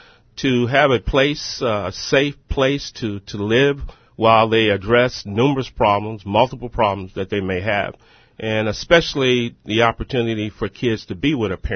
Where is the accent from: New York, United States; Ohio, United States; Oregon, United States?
Ohio, United States; Cincinnati; Cincinnati, Ohio.